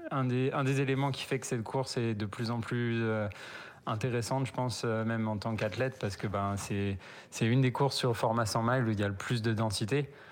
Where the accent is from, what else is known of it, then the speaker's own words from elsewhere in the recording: Annecy, Auvergne-Rhône-Alpes, France; j'ai eu la chance en grandissant à Annecy d'avoir un peu baigné dedans depuis petit.